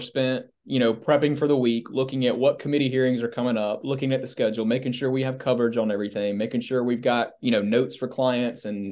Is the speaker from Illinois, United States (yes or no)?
no; Sumter, South Carolina, United States; I grew up in Sumter, South Carolina. So my point earlier about being kind of a kid from a small town in South Carolina, it's a small town and in the middle part of the state